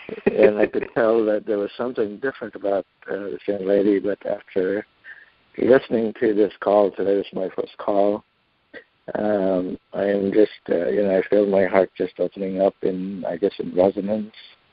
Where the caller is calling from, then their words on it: California, United States; I'm calling from California.